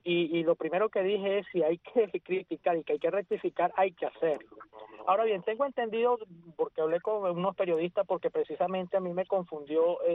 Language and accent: Spanish; Venezuela; como ciudadano venezolano